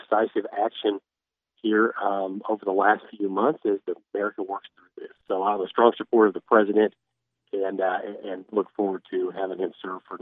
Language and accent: English; Quinter, Kansas, United States; I grew up in Quinter, which is kind of 800 people, so I grew up playing eight-man football and in FFA and 4-H.